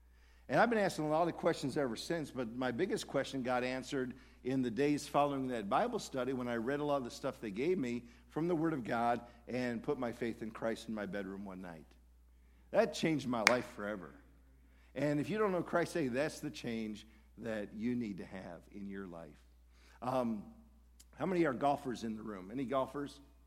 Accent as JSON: {"language": "English", "town": "Detroit", "region": "Michigan", "country": "United States", "tie": "born or raised there", "also_born_or_lived": "Europe", "said": "I grew up in the Detroit area, never went to church growing up. And a good family. My dad was an executive with Ford Motor Company. We actually lived over in Europe for about 5 or 6 years when I was a kid. Came back to the Detroit area."}